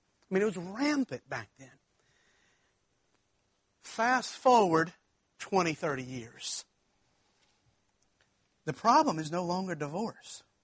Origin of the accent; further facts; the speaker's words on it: Baton Rouge, Louisiana, United States; I grew up in Baton Rouge, and at LSU, Louisiana State University, we had a day camp